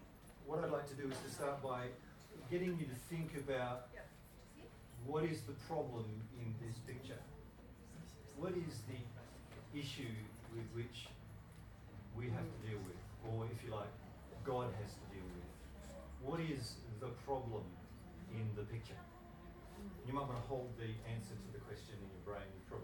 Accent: Geraldton, Western Australia, Australia; I hail from Geraldton in Western Australia, which is a long way from anywhere, of course. And I've been teaching there for about 14 years.

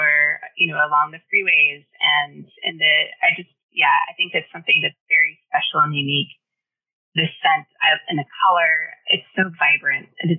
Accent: Fresno, California, United States; also born or lived in Clovis; I grew up in Fresno, Clovis, and, not a lot of natural foliage. It's a little dry out there.

